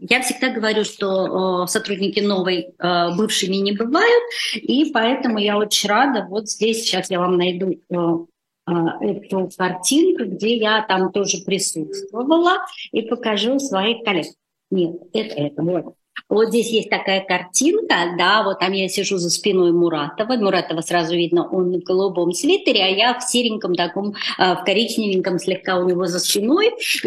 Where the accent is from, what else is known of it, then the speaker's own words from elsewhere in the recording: Rostov-on-Don, Rostov Oblast, Russia; но я из Ростова